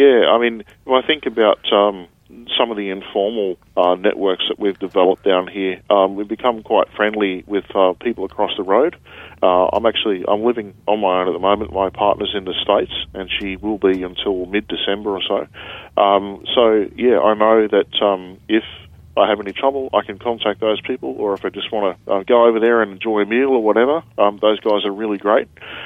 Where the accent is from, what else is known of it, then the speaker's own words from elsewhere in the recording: Brisbane, Queensland, Australia; now in Hobart, Australia; I'm from Brisbane originally